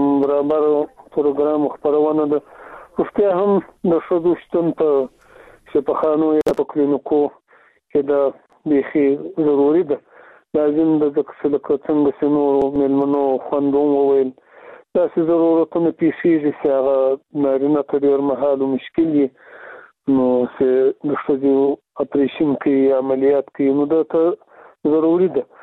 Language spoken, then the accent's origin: Pashto; Afghanistan; نو موږ پخپله د افغانستان د یو ملت د یو غړي په توګه دا وایو چې مکاتب باید خلاص شي